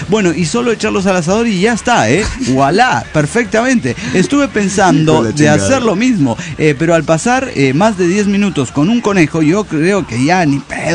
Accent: Zacatecas, Mexico; de Zacatecas.

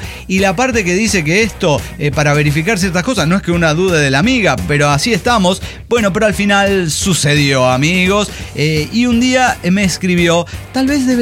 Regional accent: General Güemes, Salta, Argentina; yo decía, soy de General Güemes

